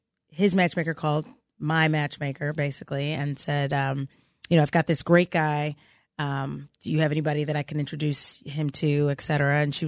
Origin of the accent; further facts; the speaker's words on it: Chicago, Illinois, United States; I'm from Chicago.